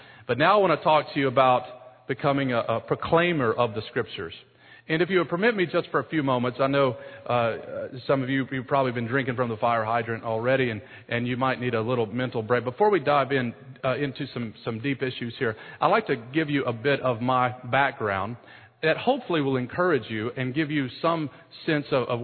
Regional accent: Kentucky, United States; also born or lived in Detroit, Michigan; I was born in Detroit, Michigan, and was born to my mother and father, and my dad was a union factory worker, and due to crime as a young kid, my parents moved to Kentucky.

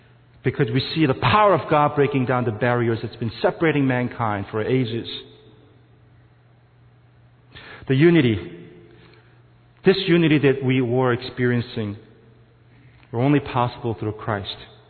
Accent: South Korea; I'm Korean. I grew up in Korean church. Most of the sermons that I listened to were in Korean. I'm used to Korean style of worship.

